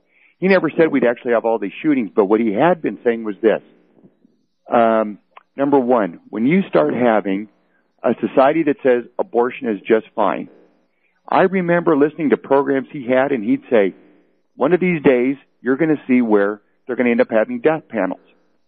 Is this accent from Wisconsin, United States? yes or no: no; Wheat Ridge, Colorado, United States; I'm also from Wheat Ridge.